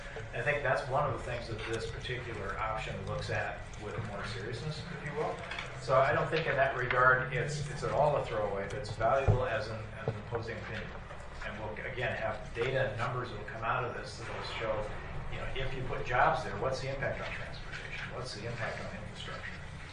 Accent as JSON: {"language": "English", "town": "Minneapolis", "region": "Minnesota", "country": "United States", "said": "We hail from Twin Cities."}